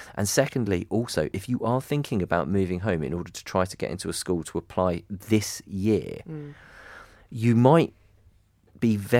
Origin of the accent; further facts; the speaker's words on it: Harpenden, East of England, United Kingdom; I know that in the town that I grew up in Harpenden, which has 3 secondary schools